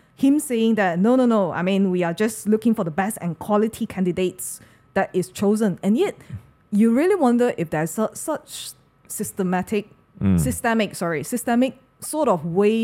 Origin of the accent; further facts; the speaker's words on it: Malaysia; I mean, in Malaysia, we are really no stranger to this whole thing.